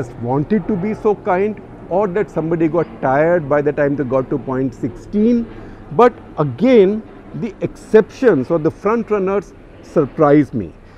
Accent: Chandigarh, India; Chandigarh, 70 to 79, for all practical purposes, my hometown, although I am rootless, having been born into the family of a government employee who got transferred all the time.

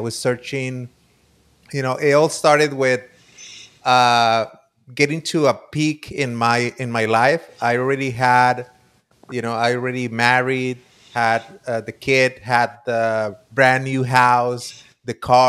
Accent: Tijuana, Baja California, Mexico; I was born and raised in Tijuana, Baja California, Mexico. Currently, I reside with my family

